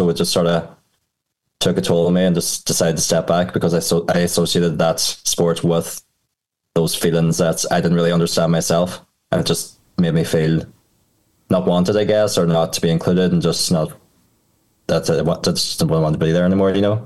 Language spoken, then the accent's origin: English; Ireland; growing up in Ireland. Like, I didn't come out as gay until 28. I'm now 31.